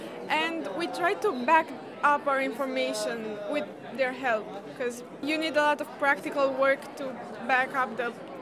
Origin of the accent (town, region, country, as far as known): Romania